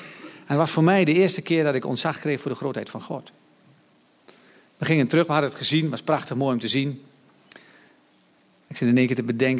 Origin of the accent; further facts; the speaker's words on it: Netherlands; Maar wij zijn Nederlanders. Wij dachten, nou, dat is gratis. Dus dat kunnen wij wel gebruiken.